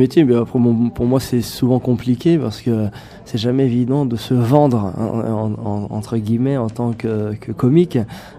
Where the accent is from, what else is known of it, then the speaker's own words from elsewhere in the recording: France; et on est de surcroît, on est français.